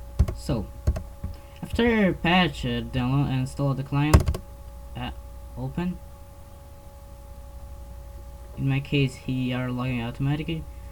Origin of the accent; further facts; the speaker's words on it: Brazil; English is a second language; In my case, I'm Portuguese from Brazil.